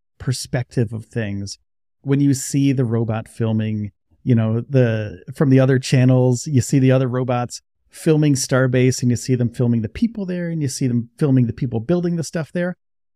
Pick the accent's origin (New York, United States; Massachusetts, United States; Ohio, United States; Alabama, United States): New York, United States; I was from New York. So I knew snow, I knew rain, like the weather was all over the place up there, right?